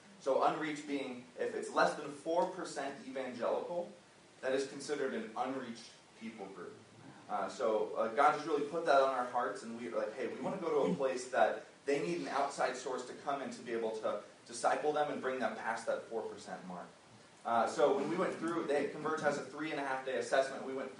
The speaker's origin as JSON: {"language": "English", "town": "Port Charlotte", "region": "Florida", "country": "United States", "tie": "born or raised there", "said": "I grew up in South Florida, an hour below Tampa. It's Port Charlotte, Northport area. Anyone familiar with that area? Yeah, a couple of us? Awesome. Yeah, so I grew up there."}